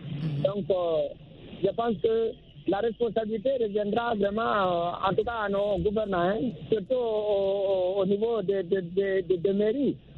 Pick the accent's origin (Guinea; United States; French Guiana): Guinea; now in Cameroon; mon pays d'origine, la Guinée